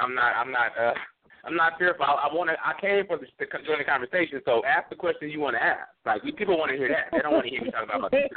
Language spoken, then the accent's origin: English; Sacramento, California, United States; also born or lived in Chicago; I'm from Chicago originally, raised in Sacramento, Chicago, blah, blah, blah, blah, blah. So I got both sides of the tracks in me.